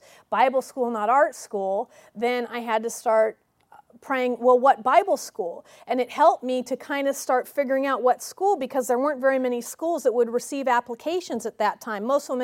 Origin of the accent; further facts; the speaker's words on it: California, United States; I mean, we're from California, where it's rather liberal, and people wear whatever